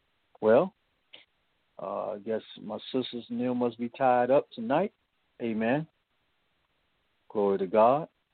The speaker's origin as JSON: {"language": "English", "town": "Chicago", "region": "Illinois", "country": "United States", "tie": "born or raised there", "lives_now": "Mississippi, United States", "said": "You know, I was born in Chicago, some of you know, and so living in Chicago and being among all that snow, and got down here in Mississippi"}